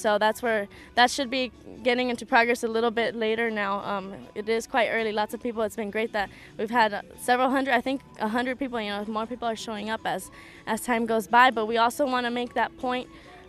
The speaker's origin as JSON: {"language": "English", "town": "Los Angeles", "region": "California", "country": "United States", "tie": "born there", "said": "I was born here. I was born in Los Angeles. So I'm 18 years old."}